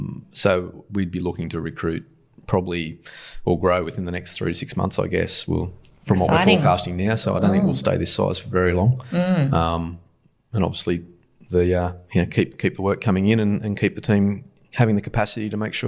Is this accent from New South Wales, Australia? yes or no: yes; Muswellbrook, New South Wales, Australia; I grew up in the Hunter Valley originally, so I've still got some connections. I grew up in Muscle Rook originally.